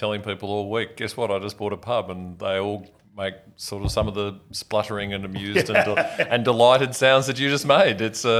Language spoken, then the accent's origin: English; Canberra, Australian Capital Territory, Australia; So I grew up in Canberra